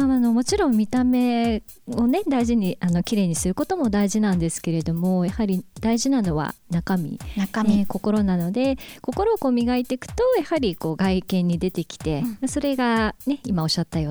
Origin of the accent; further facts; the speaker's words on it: Toyohashi, Aichi, Japan; はい、出身は愛知県の豊橋市です。